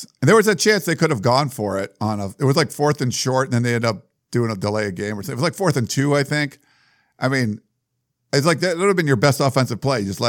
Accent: Pittsburgh, Pennsylvania, United States; also born or lived in Massachusetts; now in Los Angeles, United States; I went to high school in Massachusetts, but, like, I grew up really first in Pennsylvania, you know, Pittsburgh, and so I've just been a Steeler fan.

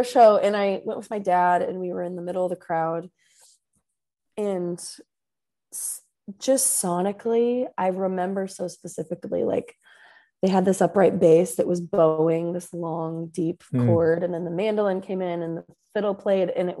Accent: Portland, Oregon, United States; Especially, I mean, growing up in Portland and then moving to the South, you know

